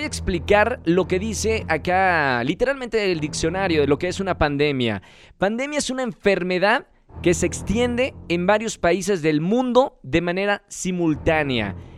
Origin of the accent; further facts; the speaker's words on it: Mexico; Ya saben cómo somos los mexicanos.